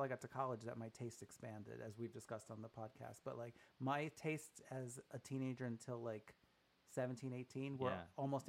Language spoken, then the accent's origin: English; Brooklyn, New York, United States; I mean, I grew up in Brooklyn, and it was before Z100 was pop.